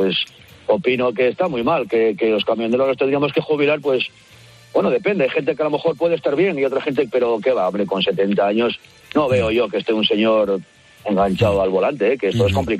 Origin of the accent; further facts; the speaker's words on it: Quintueles, Asturias, Spain; soy de un pueblecito al lado de Gijón, que se llama Quintueles, con Q.